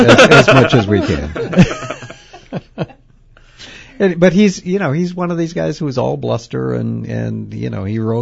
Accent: Lake Geneva, Wisconsin, United States; But I'm from Lake Geneva, and so fairly close to Milwaukee

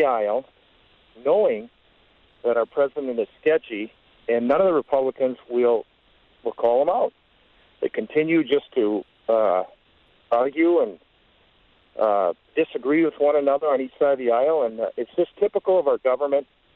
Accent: United States; What sickens me as an American and embarrasses me as an American

